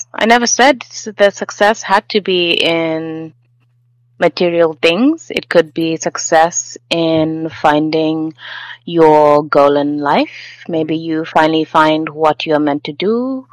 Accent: Paris, Île-de-France, France; also born or lived in Mali; Yes, I was raised in Paris and also in Mali.

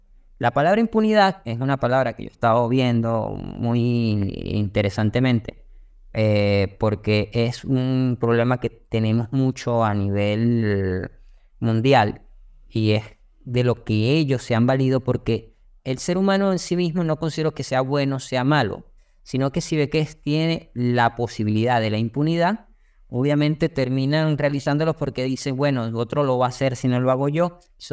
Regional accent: Venezuela; Fíjate, sí, obviamente, soy venezolano.

